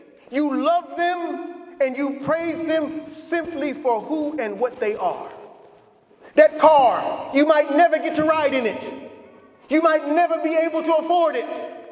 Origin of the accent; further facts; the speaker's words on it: Los Angeles, California, United States; Please excuse me, as I'm from Los Angeles, so please don't get sensitive because you're from Philadelphia.